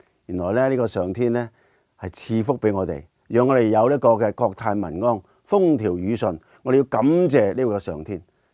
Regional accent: China; 同样的，我们中国的文化呢都有这些观念的。例如我们中国人的文字用部首来到造成的

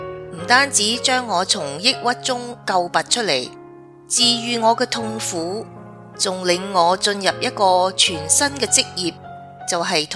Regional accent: Ottawa, Ontario, Canada; also born or lived in Vancouver; 我出生于温哥华，在渥太华长大。

